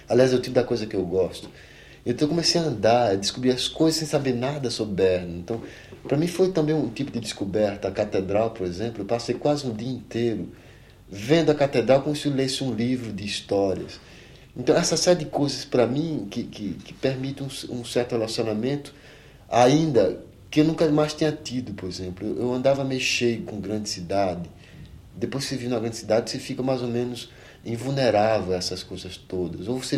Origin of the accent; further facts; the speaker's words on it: Switzerland; now in Brazil; Eu tenho a impressão que é por ser que no Brasil eu sou muito suíço, e, no Brasil, e na Suíça eu tornei brasileiro.